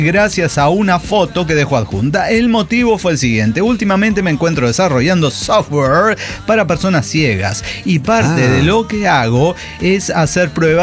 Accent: Hermosillo, Sonora, Mexico; born there; A pesar de ser donde nací, yo nací en Hermosillo, no me siento para nada en casa.

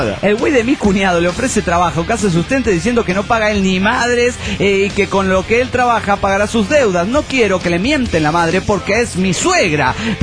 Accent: Carichí, Chihuahua, Mexico; Ya que íbamos hasta Huachochi y desde mi pueblo, Carichi, eran como 8 horas de viaje

